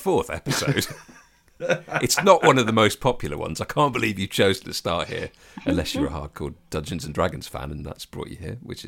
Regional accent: United Kingdom; Mm. We're British.

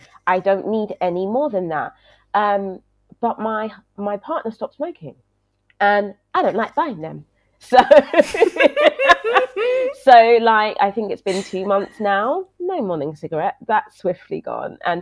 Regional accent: Brixton, London, United Kingdom; I grew up in Brixton, South London

